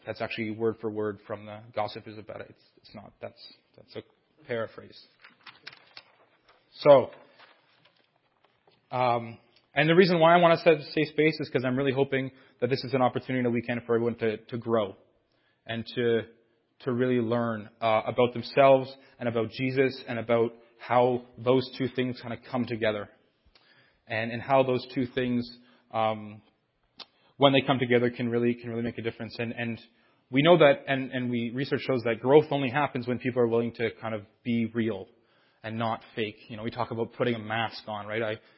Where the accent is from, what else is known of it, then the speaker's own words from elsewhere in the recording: Timmins, Ontario, Canada; also born or lived in Hearst; So I grew up in Timmins. I lived actually just down the road on Renison Avenue for 17 years. I was born in a little town called Hearst.